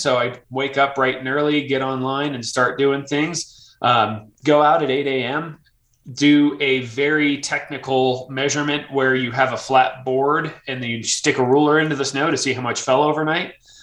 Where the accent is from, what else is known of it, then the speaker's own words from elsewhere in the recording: Denver, Colorado, United States; I grew up in Denver, Colorado